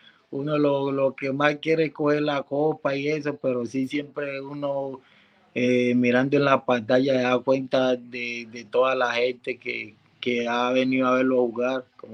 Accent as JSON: {"language": "Spanish", "town": "Barranquilla", "region": "Atlántico", "country": "Colombia", "lives_now": "Los Angeles, United States", "said": "es una tradición de acá de Colombia, de Barranquilla"}